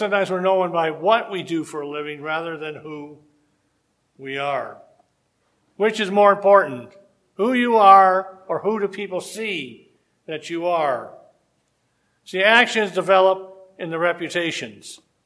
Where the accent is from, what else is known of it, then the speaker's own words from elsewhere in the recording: Detroit, Michigan, United States; See, that's luckily growing up in Detroit. I could get in trouble.